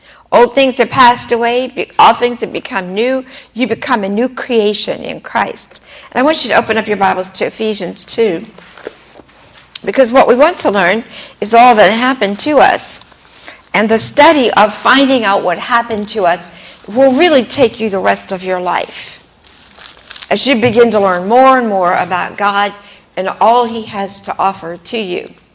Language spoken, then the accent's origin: English; Pennsylvania, United States; Being in a religious area, I grew up in Pennsylvania, they never talked about being saved.